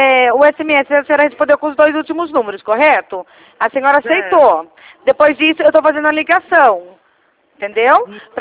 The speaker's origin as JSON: {"language": "Portuguese", "town": "Rio Claro", "region": "São Paulo", "country": "Brazil", "said": "Não, eu sou de Rio Claro, São Paulo"}